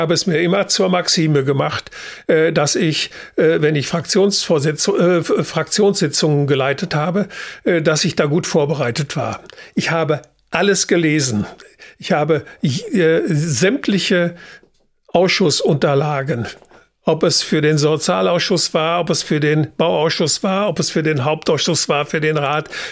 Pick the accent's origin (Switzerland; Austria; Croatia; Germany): Germany; North Rhine-Westphalia; Also ich bin gebürtiger Sauerländer, bin im Kreis Olpe in der Nähe von Elspe, bekannt durch die Karl-May-Festspiele, aufgewachsen. Habe dort auch mein Abitur gemacht, als ich 18 war